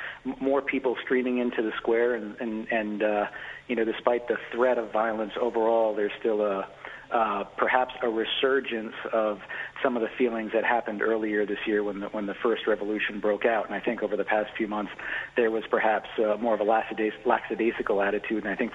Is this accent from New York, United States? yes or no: yes; New York, United States; now in Dubai, United Arab Emirates; I'm a New Yorker, so it's hard to stay away.